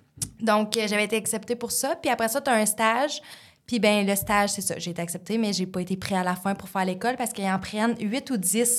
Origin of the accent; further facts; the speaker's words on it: Maniwaki, Quebec, Canada; De Maniwaki, okay, okay. Né à Maniwaki.